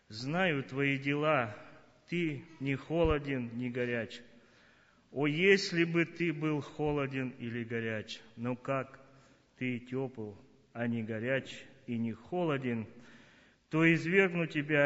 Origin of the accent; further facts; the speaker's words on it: Chernogorsk, Khakassia, Russia; я из Черногорска, Хакасия